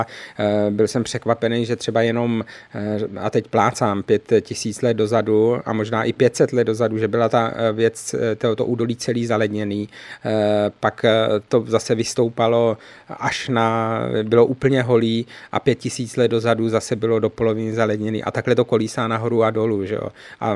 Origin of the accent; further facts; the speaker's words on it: Nové Město na Moravě, Vysočina Region, Czechia; já pocházím z Nového Města na Moravě, takže to je Vysočina českomoravská a my to tam máme ještě chudší